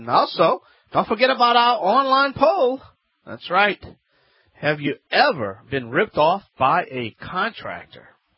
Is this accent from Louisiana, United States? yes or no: yes; Louisiana, United States; I'm the Cajun man from the Bayou Land.